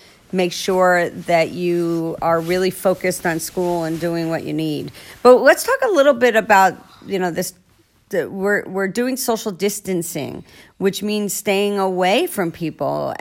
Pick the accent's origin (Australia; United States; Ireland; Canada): United States; New York; accent: New York; You making fun of my New York accent?